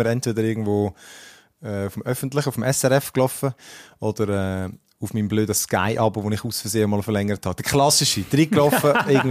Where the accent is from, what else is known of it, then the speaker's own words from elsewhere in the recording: Switzerland; Also ich meine, bei uns in der Schweiz für ein Fernsehabo, die kostet nichts.